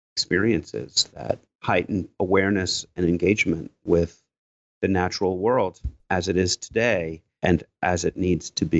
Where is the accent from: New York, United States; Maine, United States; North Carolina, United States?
New York, United States; now in Philadelphia, United States; I grew up in New York, and if New York is a city of commerce and striving and competition, that's not Philadelphia